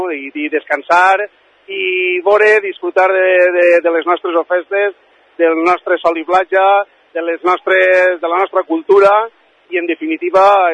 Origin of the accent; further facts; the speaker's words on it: Xeraco, Valencian Community, Spain; i crec que això ens farà com a valencians i com a saforencs i com a xeraquers una gran aposta pel turisme